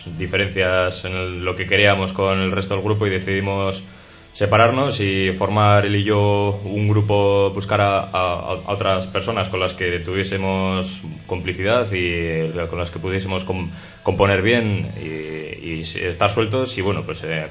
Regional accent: Orduña, Basque Country, Spain; Toro, Jonander y yo somos de Orduña

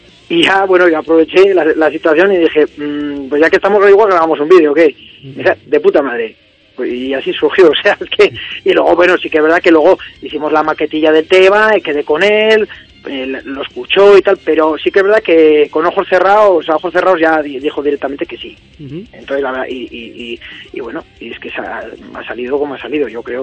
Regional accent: La Rioja, Spain; somos de la misma tierra, somos riojanos.

